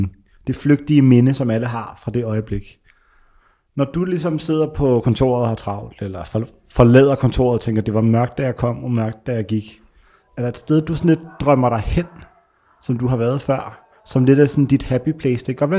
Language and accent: Danish; Copenhagen, Capital Region of Denmark, Denmark; Jeg bor lige ved Sankt Hans Torv, og de bor lige ved Triangel. Så man kan sige, at Østerbro er et sted, jeg er fra i hvert fald.